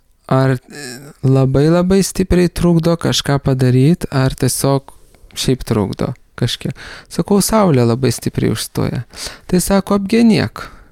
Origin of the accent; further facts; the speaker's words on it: Kaunas, Kaunas County, Lithuania; Name, kuriame augau Kaune, prie namo yra sodas, senom obelim